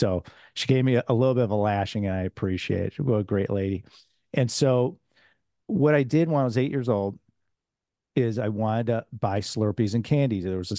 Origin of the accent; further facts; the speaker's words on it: Chicago, Illinois, United States; I'm from Chicago, as you know, Lance. And so for your audience, I'm from Chicago. I'm from the Midwest.